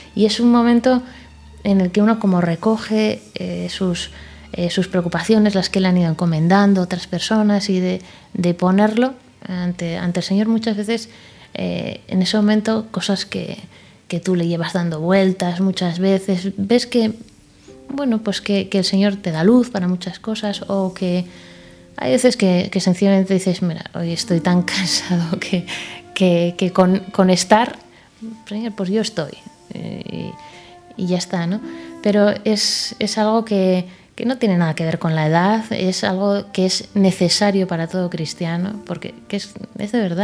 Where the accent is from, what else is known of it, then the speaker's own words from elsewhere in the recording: San Sebastián, Basque Country, Spain; en San Sebastián, de donde soy